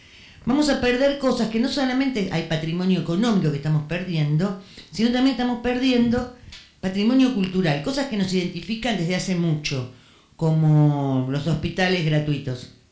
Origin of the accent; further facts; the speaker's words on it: Argentina; Una de las cosas que creo que nos salva, no solo como argentinos, que es que nos podemos reír rápidamente